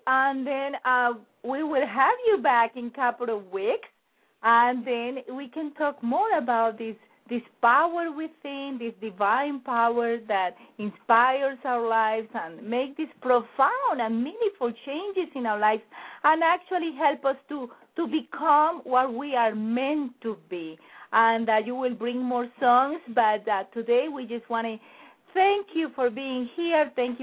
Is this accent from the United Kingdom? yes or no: no; Colombia; accent: Colombian; English is a second language; You know, many people have problems with my Colombian accent, so I'm used to that.